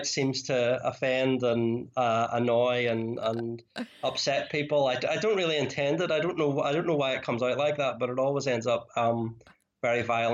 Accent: Belfast, Northern Ireland, United Kingdom; Maybe it has something to do with like kind of growing up in the Troubles in Belfast.

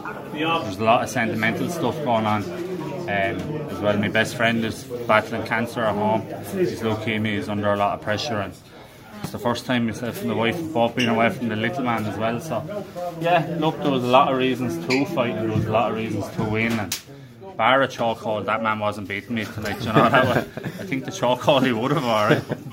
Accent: Ireland; I've never had success as an Irish amateur, so my objective when I started as a pro wasn't to be successful in Ireland

